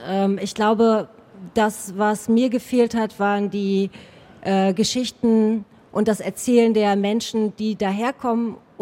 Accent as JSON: {"language": "German", "town": "Rostock", "region": "Mecklenburg-Vorpommern", "country": "Germany", "said": "ich komme ja aus Rostock-Lichtenhagen."}